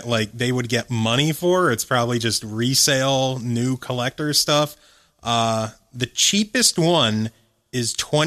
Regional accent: Michigan, United States; Michigan is my home state, and it's nice to see someone else representing.

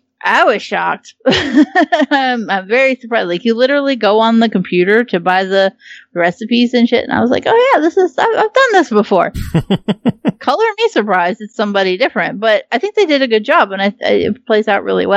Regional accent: United States; born there; I was born in America.

